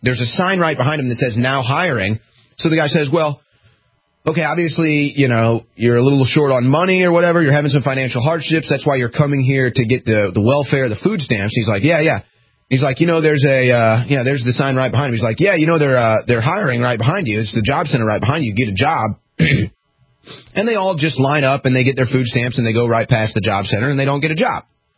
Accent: St. Louis, Missouri, United States; And look, I'm from St. Louis where homeless people are actual homeless people.

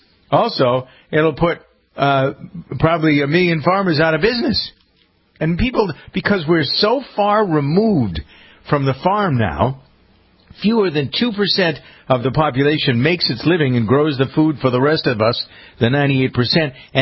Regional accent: Massachusetts, United States; when I grew up in Massachusetts, there were 600 dairy farms in Massachusetts.

